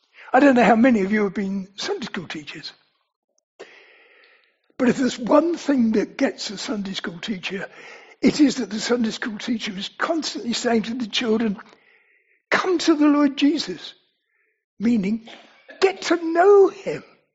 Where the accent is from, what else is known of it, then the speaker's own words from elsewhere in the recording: England, United Kingdom; So, we're English, I think everybody here, we're British.